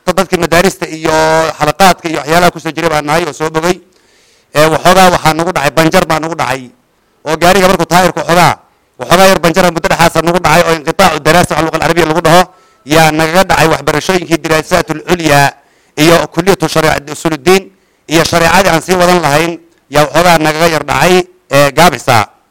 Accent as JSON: {"language": "Somali", "town": "Sarif", "region": "Wajir County", "country": "Kenya", "said": "Aniga idinla hadla waxaan ka imaaday Banaani Ward, khaasatan Sarif, magaalada Sarif."}